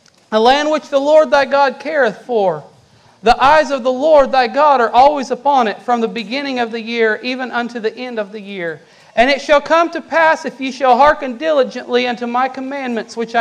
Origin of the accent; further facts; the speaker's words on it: Junction City, Kentucky, United States; from Junction City, Kentucky.